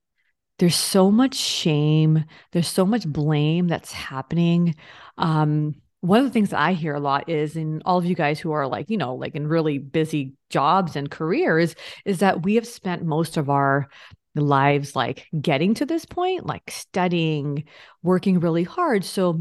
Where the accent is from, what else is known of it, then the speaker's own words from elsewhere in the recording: India; Listen, so I'm Indian.